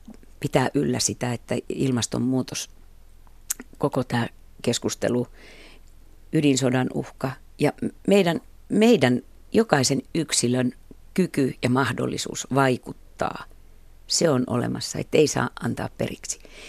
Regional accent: Helsinki, Uusimaa, Finland; muutin Kirkkokadulta sitten omilleni. Niin se Kruununhaka muutenkin kaupungin osana on tärkeä

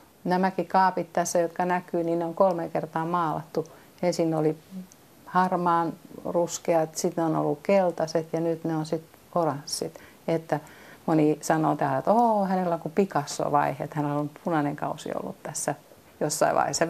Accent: Helsinki, Uusimaa, Finland; now in Padasjoki, Finland; ja olen Helsingistä kotoisin, mutta muuttanut eläkepäivinä tänne Padasjoelle

